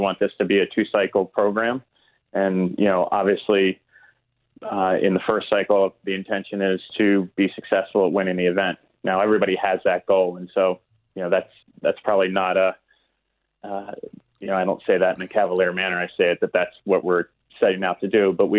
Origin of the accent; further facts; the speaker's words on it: United States; I'm an American.